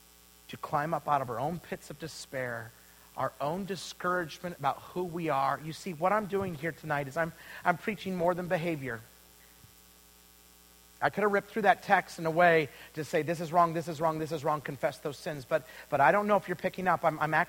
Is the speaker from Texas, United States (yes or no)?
no; Idaho, United States; I went to this Bible college in Wisconsin. I came from Idaho. My parents were first generation believers.